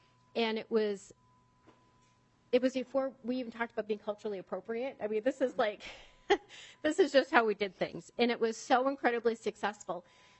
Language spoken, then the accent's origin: English; Bagley, Minnesota, United States; So I grew up in Bagley, and I always say I grew up kind of in the middle of three different reservations, and they happen to be these three.